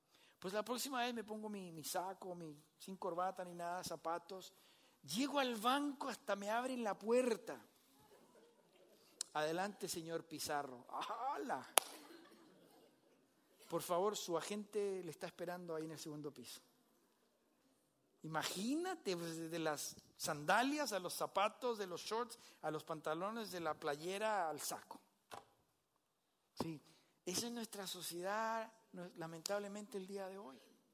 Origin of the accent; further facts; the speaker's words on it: Chile; Cuando en el 2014 llegamos a Chile, aparte que me costó abrir una cuenta de banco, siendo chileno, porque las reglas son diferentes allá.